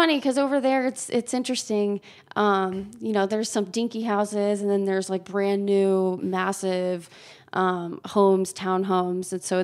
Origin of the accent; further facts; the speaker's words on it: Greenwood Village, Colorado, United States; So I grew up in Greenwood Village. I went to Cherry Creek High School, did the whole Cherry Creek thing.